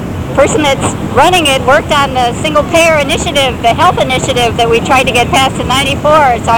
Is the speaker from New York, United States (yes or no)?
no; Monterey, California, United States; from Monterey, and my husband and I didn't even know